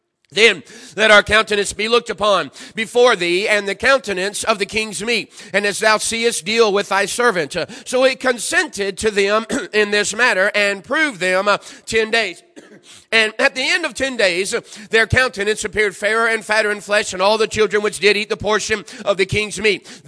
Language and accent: English; United States; I'm from America, most of you are from here, Canada